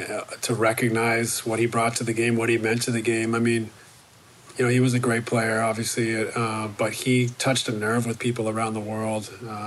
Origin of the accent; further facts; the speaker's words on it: Canada; I went to where I grew up in Canada. Junior high was grades 8, 9, 10.